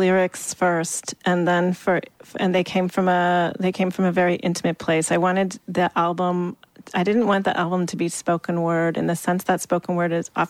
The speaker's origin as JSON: {"language": "English", "town": "Wingham", "region": "Ontario", "country": "Canada", "tie": "born or raised there", "said": "I grew up in Wingham, the Alice Monroe town, so it's"}